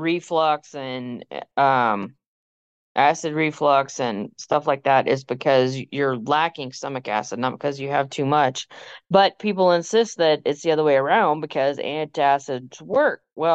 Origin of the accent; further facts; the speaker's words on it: Texas, United States; I mean, most people know I grew up in Texas.